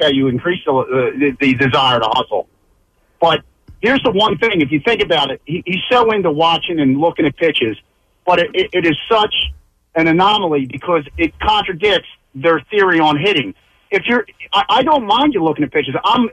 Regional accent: Philadelphia, Pennsylvania, United States; I'm from Philly.

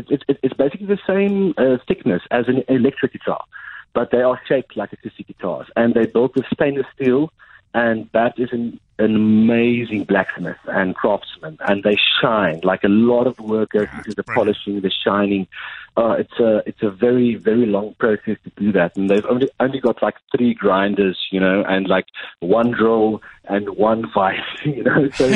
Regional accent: Ladysmith, Western Cape, South Africa; I grew up in the Royal Hotel in Ladysmith in the Karoo, from that town where I grew up in that hotel.

